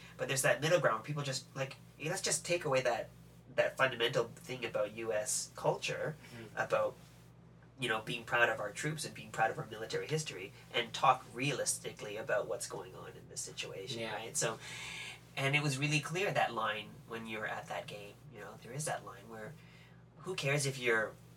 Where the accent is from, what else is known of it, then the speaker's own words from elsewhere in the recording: Canada; being very Canadian